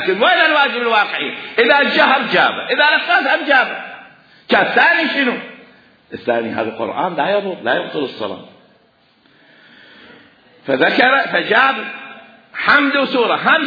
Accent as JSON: {"language": "Arabic", "country": "Iraq", "lives_now": "Egypt", "said": "أنا في مصر، أنا عراقي في مصر"}